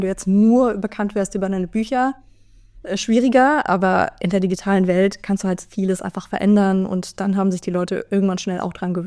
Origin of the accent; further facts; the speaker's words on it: Belarus; ich bin ja aus Belarus